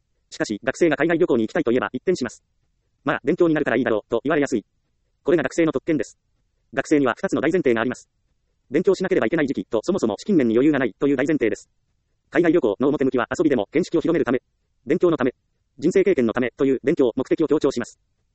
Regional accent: Iyo, Ehime, Japan; 私は愛媛の伊予市出身で日本人ばかりの環境でした。外国人が一人でもいるとびっくりします。

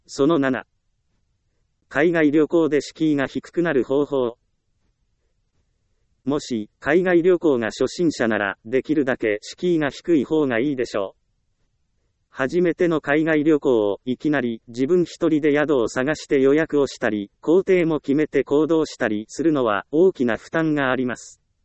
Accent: Iyo, Ehime, Japan; 私は愛媛の伊予市出身で日本人ばかりの環境でした。

